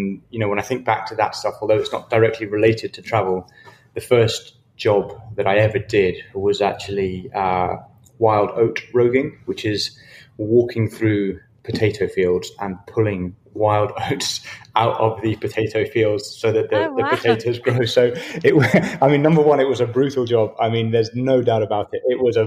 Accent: Scotland, United Kingdom; So I grew up in Scotland on a farm in the middle of nowhere.

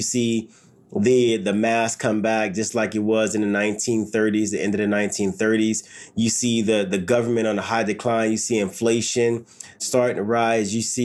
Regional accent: Los Angeles, California, United States; That's the time I grew up in the South LA, the 94 riots.

